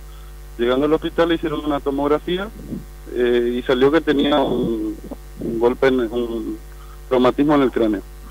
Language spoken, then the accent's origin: Spanish; Puerto Iguazú, Misiones, Argentina; No, en Iguazú, nosotros somos de Iguazú, no somos de Posadas.